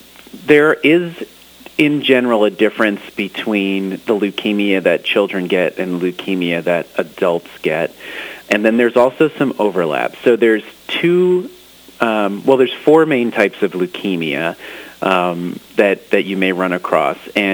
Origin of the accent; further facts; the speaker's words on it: Connecticut, United States; I grew up in Connecticut. They're buried in snow right now.